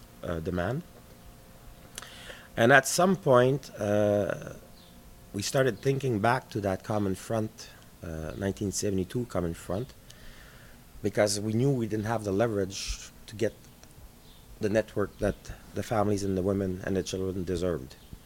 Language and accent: English; Rouyn-Noranda, Quebec, Canada; also born or lived in Kirkland Lake; And then when I came back to my Rouyn Noranda, which had become by then my hometown, because we moved from Kirkland Lake to Noranda, which is 54 miles from Ontario to Quebec.